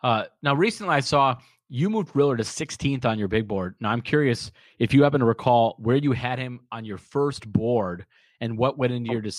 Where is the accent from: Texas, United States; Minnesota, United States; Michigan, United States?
Minnesota, United States; And I'll tell you right now, as a Timberwolves fan, I'm being from Minnesota